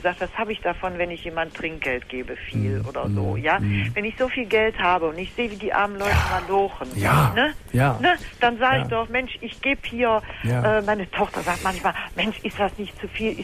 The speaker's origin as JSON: {"language": "German", "town": "Bensberg", "region": "North Rhine-Westphalia", "country": "Germany", "said": "Ja, kennst du nicht da oben in Köln, wir sind aus Köln gewesen, ne? Aus Bensberg"}